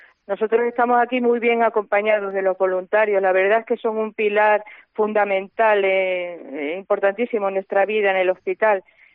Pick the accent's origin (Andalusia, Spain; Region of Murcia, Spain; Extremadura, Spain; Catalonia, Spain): Extremadura, Spain; Pues mira, yo voy a tirar para mi tierra, Extremadura